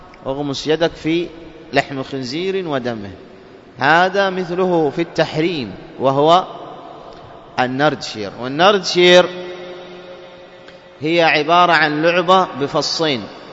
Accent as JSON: {"language": "Arabic", "region": "Dhofar", "country": "Oman", "accent": "Shehri", "said": "إحنا نسميها القراطة بلهجتنا العامية الشحرية"}